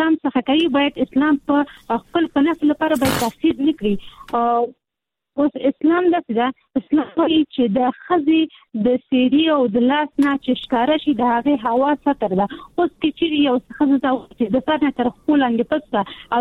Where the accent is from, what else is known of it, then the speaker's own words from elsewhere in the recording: Peshawar, Khyber Pakhtunkhwa, Pakistan; زما پیدایش په پیښور کې شوې ده زه په پیښور کې لوی شوې ما